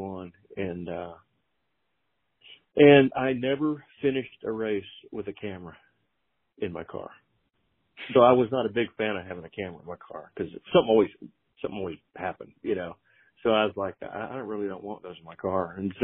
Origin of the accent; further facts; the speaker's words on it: Texas, United States; I think one advantage I had was growing up in South Texas, it was always hot down there, so the heat didn't really bother me that much.